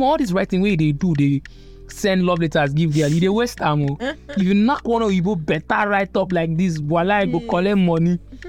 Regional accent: Lagos, Nigeria; I know I grew up in Lagos.

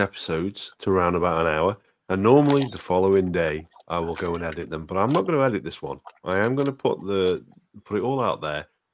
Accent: England, United Kingdom; especially with us being English, we can't be accused of any obfuscation with our language.

